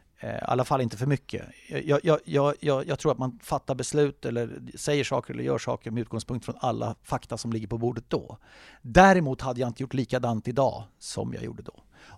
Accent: Sweden; jag skäms som svensk kommentator att sitta och kommentera sånt här uselt.

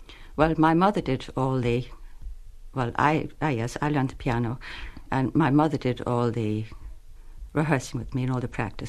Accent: Kildare, Ireland; born there; I was born in the Curragh, yes, yeah.

